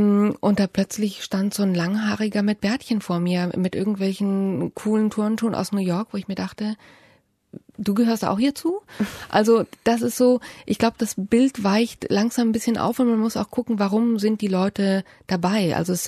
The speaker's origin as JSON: {"language": "German", "town": "Munich", "region": "Bavaria", "country": "Germany", "tie": "born or raised there", "said": "also ich bin in München aufgewachsen"}